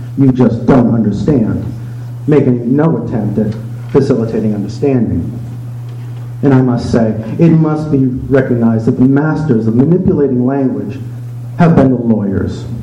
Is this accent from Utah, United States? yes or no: yes; Cedar Fort, Utah, United States; I'm from Cedar Fort.